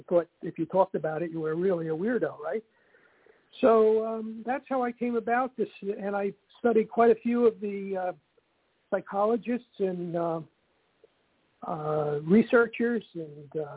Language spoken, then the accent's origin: English; New Jersey, United States; born there; I was born in North Jersey. I live now in Central Jersey, actually at the Jersey Shore, and I've been living here for 40 years.